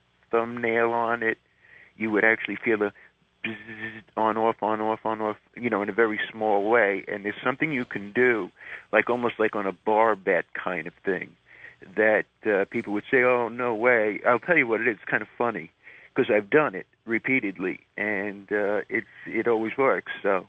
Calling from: Montreal, Quebec, Canada; Montreal.

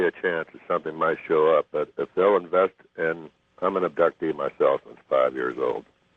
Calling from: Fostoria, Ohio, United States; from Fosteria, Ohio.

